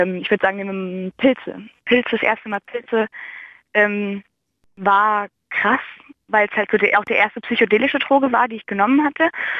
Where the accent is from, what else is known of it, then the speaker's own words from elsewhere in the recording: Frankfurt am Main, Hesse, Germany; Also die Sache ist, ich komme halt auch aus Frankfurt am Main.